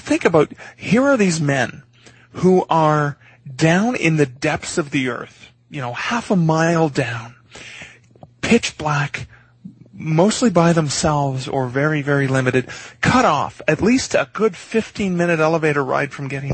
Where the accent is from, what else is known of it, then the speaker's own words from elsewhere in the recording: Levac, Ontario, Canada; growing up in Levac, which is about a 45-minute drive north of Sudbury, Levac has a mine there.